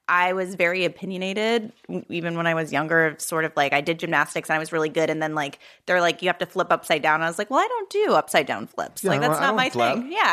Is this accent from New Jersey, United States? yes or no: yes; New Jersey, United States; And my dad got a good job. And then I grew up in South Jersey.